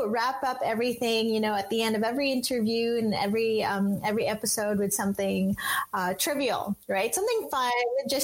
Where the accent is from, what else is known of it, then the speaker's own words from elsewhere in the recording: Philippines; I don't want to be Filipino. I hate being Filipino.